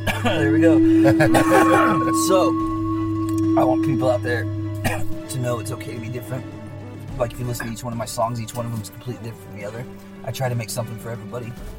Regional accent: Middleton, Idaho, United States; So I grew up in Middleton, Idaho, and I was probably the only person out there, I think, that listened to rap music.

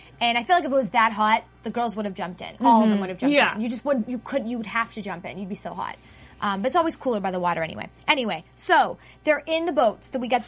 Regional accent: Massachusetts, United States; Well, I just think it's because it's Massachusetts, you know, my hometown.

